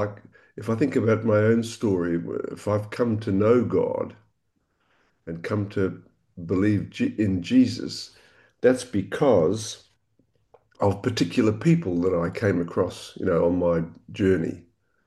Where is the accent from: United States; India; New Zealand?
New Zealand; Palmerston North, Manawatū-Whanganui; now in Perth, Australia; I'm speaking from Perth in Western Australia, where I've lived most of my life now. I grew up in Palmerston North.